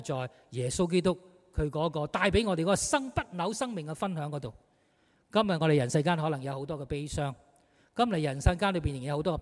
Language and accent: Chinese; Hong Kong; 挺能够显出我们香港人的特点